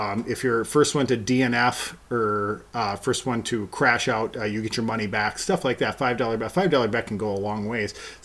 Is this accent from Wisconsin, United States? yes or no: yes; Wisconsin, United States; maybe it's a little bit of a product that I'm from the Northwoods, Wisconsin, so I'm a little bit of a hillbilly redneck myself